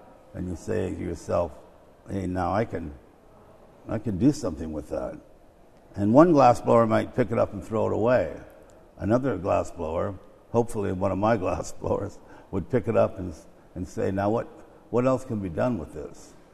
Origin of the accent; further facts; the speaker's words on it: Washington, United States; I was raised on Puget Sound in Washington State, and I've spent a lot of time on islands.